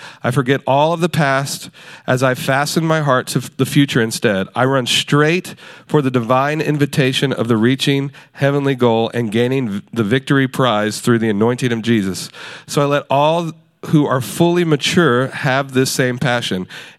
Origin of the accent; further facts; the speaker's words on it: Baton Rouge, Louisiana, United States; he was actually like an hour from my hometown in a place I grew up in, Baton Rouge, Louisiana, at a church I used to go to all the time.